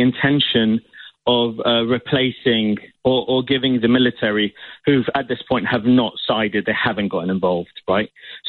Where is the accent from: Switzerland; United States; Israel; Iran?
Iran; I'm originally from Iran. My family's from Iran. And they emigrated.